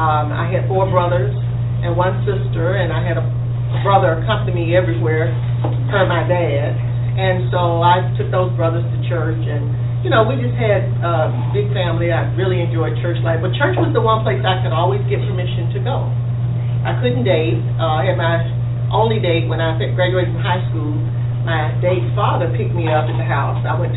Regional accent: Birmingham, Alabama, United States; also born or lived in Atlanta; I grew up in Birmingham, Alabama, born about 50 miles from here in Atlanta. And my parents moved to Birmingham when I was two, and they joined 16th Street Baptist Church when I was two.

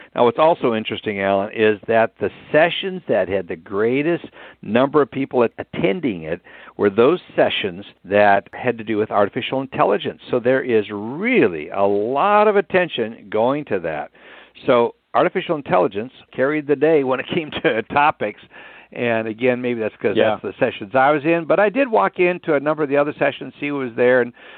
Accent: Minnesota, United States; Gosh, I grew up in Minnesota, so I understand those late, early spring kind of snow flurries that happen.

